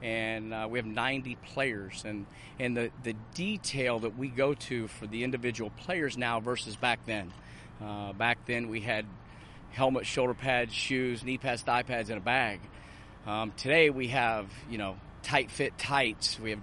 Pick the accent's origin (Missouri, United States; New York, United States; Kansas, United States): Missouri, United States; Independence; I'm a local kid. I'm from Independence. I went to William Chrisman High School. My family still lives in Sugar Creek.